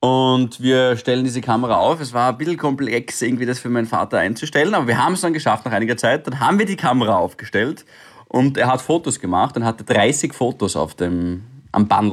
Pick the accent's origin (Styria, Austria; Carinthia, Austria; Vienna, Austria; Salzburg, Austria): Styria, Austria; natürlich als Steirer mit Kernöl und so weiter